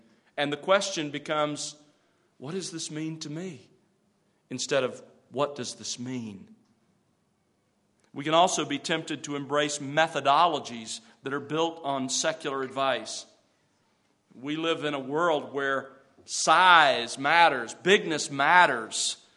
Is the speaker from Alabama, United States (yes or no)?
yes; Alabama, United States; When I was growing up in South Alabama, where I grew up there on the Gulf of Mexico, our family owned an old World War II Jeep.